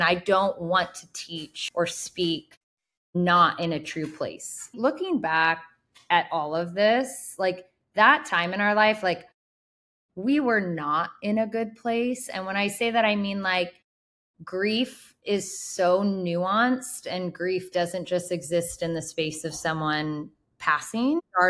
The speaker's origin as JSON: {"language": "English", "region": "California", "country": "United States", "said": "And we're originally from the California area, or at least I am."}